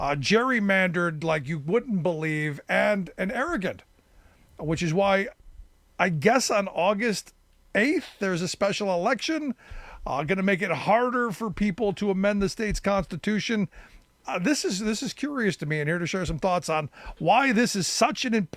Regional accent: Cleveland, Ohio, United States; moved away; So another sad kind of day. I grew up in Cleveland. Ohio is my home.

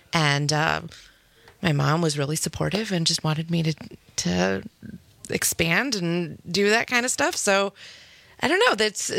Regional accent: Cleveland, Ohio, United States; No, I grew up in Cleveland, but that's okay.

